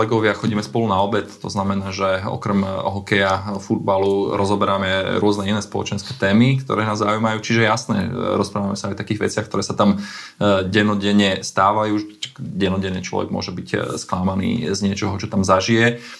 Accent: Poprad, Prešov Region, Slovakia; Andrej je z Popradu, ja som z Popradu.

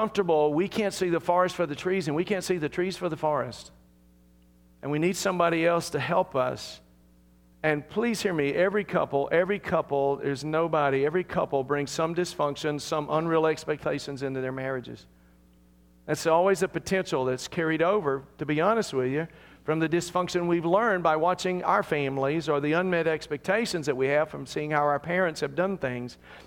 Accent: Deep South, United States; Most of you know I was raised in the Deep South

